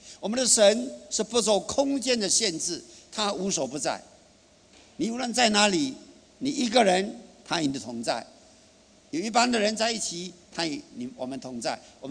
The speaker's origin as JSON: {"language": "Chinese", "country": "China", "said": "但是我们中国人都知道人死了灵魂还在"}